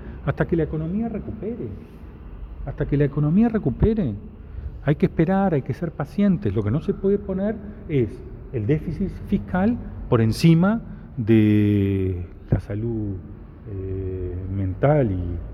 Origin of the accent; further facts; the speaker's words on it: Uruguay; Entre el déficit y los uruguayos, yo opto por los uruguayos.